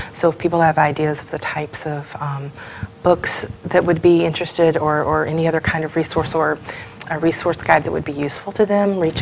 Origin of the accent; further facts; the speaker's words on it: Athens, Georgia, United States; So I grew up near Athens, Georgia, home of the Georgia Bulldogs